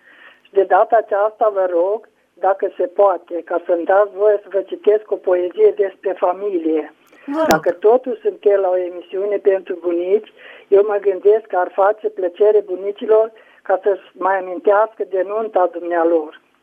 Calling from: Hunedoara, Hunedoara County, Romania; sunt din nou din Hunedoara.

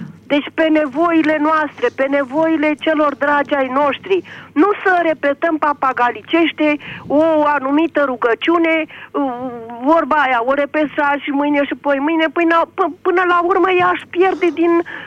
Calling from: Piatra Neamț, Neamț County, Romania; din Piatra Neamț

